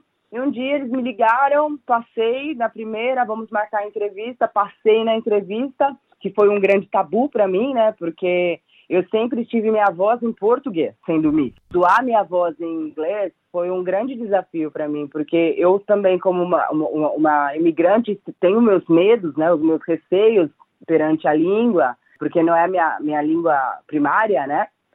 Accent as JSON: {"language": "Portuguese", "town": "São Caetano do Sul", "region": "São Paulo", "country": "Brazil", "tie": "born there", "said": "A prefeitura de São Caetano, que é a cidade que eu nasci no Brasil, no município de São Paulo"}